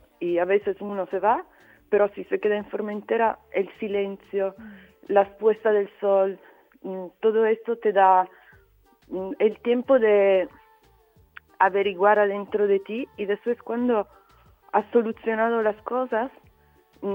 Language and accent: Spanish; Italy; Spanish is a second language; siendo italiana te mandan el fusol la primera vez